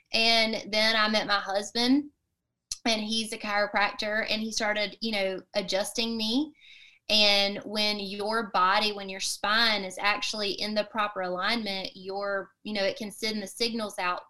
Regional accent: the South, United States; Well, I, like I said, I'm from the South and everything down here is fried, Southern buffet, comfort foods

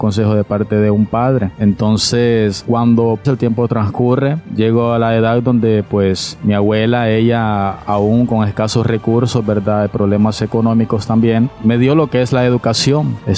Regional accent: San Pedro Sula, Cortés, Honduras; born there; Soy nacido en San Pedro Sula, nacido en un hogar disfuncional

